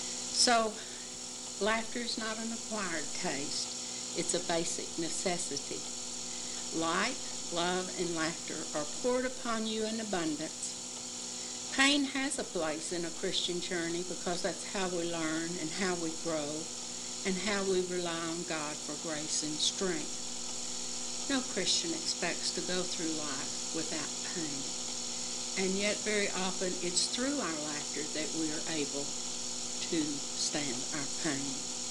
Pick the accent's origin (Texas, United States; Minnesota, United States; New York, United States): Texas, United States; Fort Griffin; My sister and I grew up in Fort Griffin, Texas, on the Clear Fork of the Brazos River.